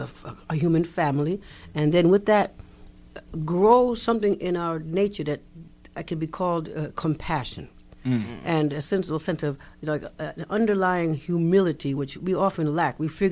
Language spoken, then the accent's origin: English; New Rochelle, New York, United States; born there; I was actually born in New Rochelle, New York.